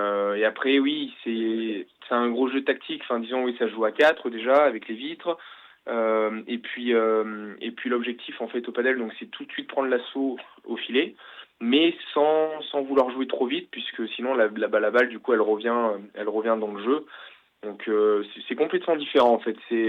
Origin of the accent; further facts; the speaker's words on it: Saint-Jean-de-Luz, Nouvelle-Aquitaine, France; On est originaire du Pays Basque.